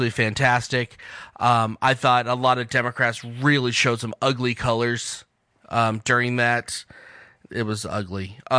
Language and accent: English; United States; I mean, as an American, whether you like the guy or not, you should have been happy